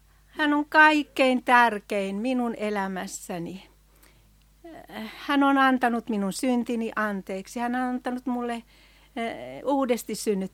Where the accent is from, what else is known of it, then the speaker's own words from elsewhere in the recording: Alajärvi, South Ostrobothnia, Finland; ja tulen Alajärveltä entisen Lehtimäen puolelta.